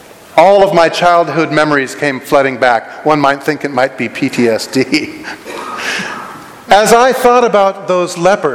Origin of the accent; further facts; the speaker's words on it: Honolulu, Hawaii, United States; My little brother and I watched it all the time when we were growing up in Honolulu.